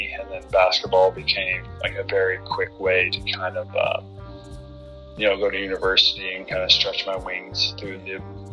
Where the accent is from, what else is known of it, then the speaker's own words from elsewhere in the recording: Illinois, United States; I grew up in Illinois, and so like I always wanted to be like I wanted to be president for the longest time.